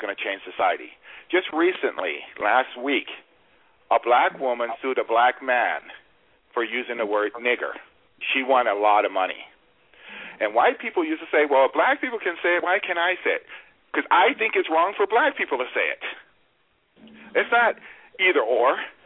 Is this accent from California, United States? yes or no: yes; Ventura, California, United States; Now, the town he was killed in, I was raised in. I was raised in Ventura, California.